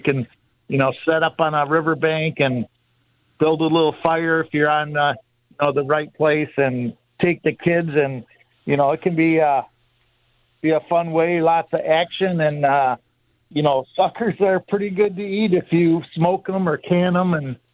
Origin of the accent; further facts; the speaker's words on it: Saginaw, Michigan, United States; I know when I grew up in Saginaw, the river never froze because it was so polluted.